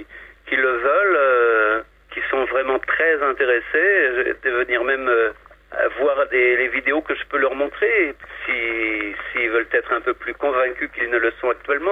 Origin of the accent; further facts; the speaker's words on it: France; Et je crois bien que chez nous, en France, ça concerne une grande, grande partie de la population.